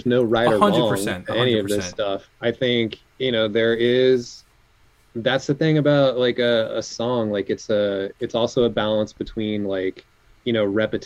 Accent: Colorado, United States; No, I went to school in Arizona. I grew up in Colorado, kind of like Front Range.

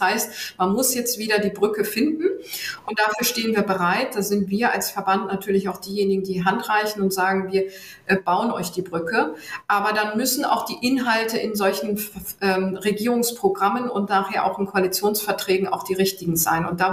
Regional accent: Hamburg, Germany; Insbesondere auch Stadtstaat, Hamburg, meine Heimatstadt

